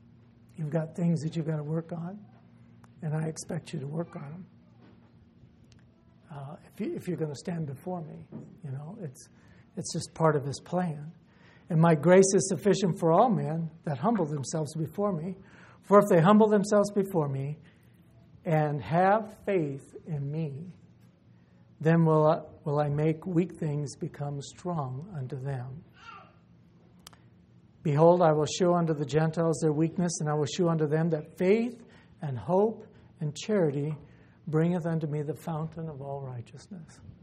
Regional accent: United States; born there; That for whatever reason I was born here in America. I thank God for that.

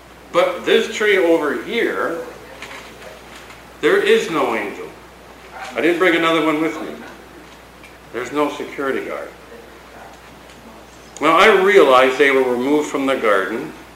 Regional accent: Canada; You know, I come from Canada and hockey's big.

